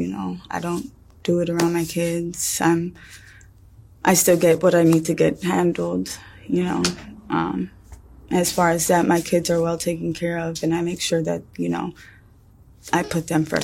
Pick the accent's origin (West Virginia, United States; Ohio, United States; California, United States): California, United States; Los Angeles; I'm from LA. I'm born and raised in LA. I'm 26.